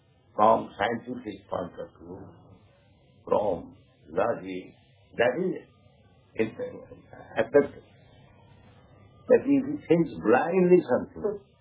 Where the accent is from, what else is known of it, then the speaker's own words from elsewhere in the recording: India; of course we are Indian, we are poor, that's another.